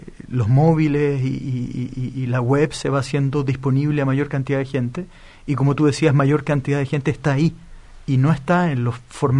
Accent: Chile; lo que somos los chilenos hoy día, que somos apurones

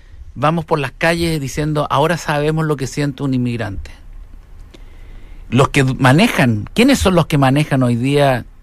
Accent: Chile; los chilenos hemos tomado la psicología del inmigrante porque estamos también en nuestro país, pero no somos chilenos en nuestra propia patria.

